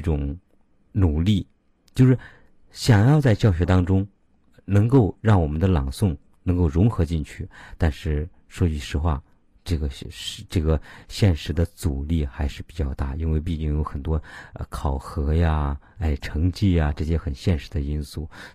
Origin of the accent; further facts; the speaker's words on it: Henan, China; accent: Henan; 我问我们河南话还是熟着熟着比较方便